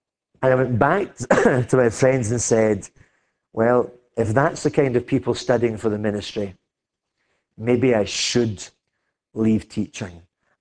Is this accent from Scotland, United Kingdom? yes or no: yes; Glasgow, Scotland, United Kingdom; When I grew up in Glasgow, in the East End of Glasgow, the toughest, poorest part of Glasgow. It's still the toughest, poorest part of Glasgow.